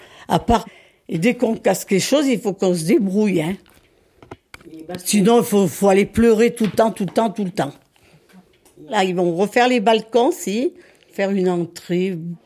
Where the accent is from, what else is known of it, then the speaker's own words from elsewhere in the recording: Voiron, Auvergne-Rhône-Alpes, France; Je suis d'ici. On est de Voiron, nous.